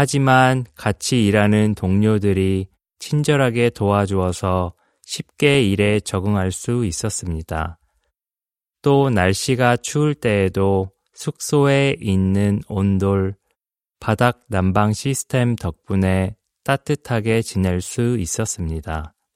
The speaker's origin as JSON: {"language": "Korean", "region": "Queensland", "country": "Australia", "tie": "born or raised there", "second_language": "Korean", "lives_now": "South Korea", "said": "저는 퀸즐랜드에서 자라면서 눈을 본 적이 한 번도 없습니다."}